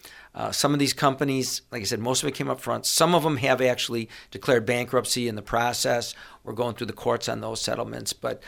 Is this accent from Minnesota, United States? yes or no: no; Chicago, Illinois, United States; we saw a heroin problem where I grew up in the Chicago area, as well as LSD.